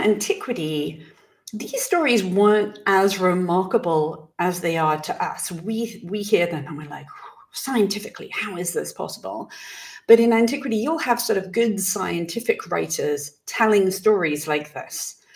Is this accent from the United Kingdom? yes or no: yes; England, United Kingdom; I'm from England.